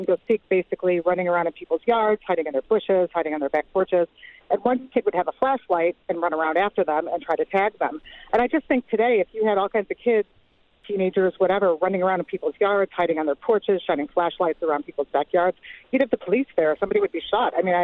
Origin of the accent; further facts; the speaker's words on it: Chicago, Illinois, United States; now in Madison, United States; So I grew up in Chicago, and one of our favorite things to do when we were kids in the summertime